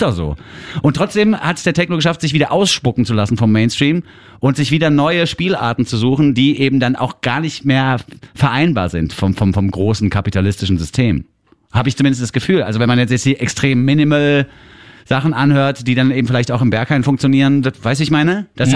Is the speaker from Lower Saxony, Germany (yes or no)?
no; Frankfurt, Hesse, Germany; Weil er weiß, dass ich auch aus Frankfurt komme, wird er witzig am Schluss.